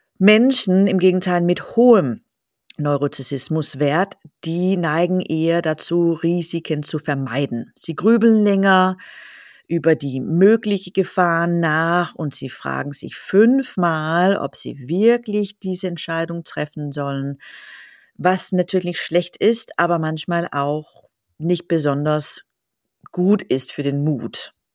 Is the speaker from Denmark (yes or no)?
yes; Denmark; Ich komme ja aus Dänemark und ich bin mit einer so emanzipierte dänische Erziehung der 80er groß geworden.